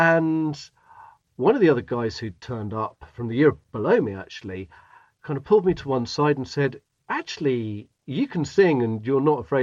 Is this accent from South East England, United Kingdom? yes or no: yes; South East England, United Kingdom; I grew up in West Sussex near Midhurst and Petworth, for anybody who knows the rolling South Downs, and we lived kind of pretty much in the middle of nowhere.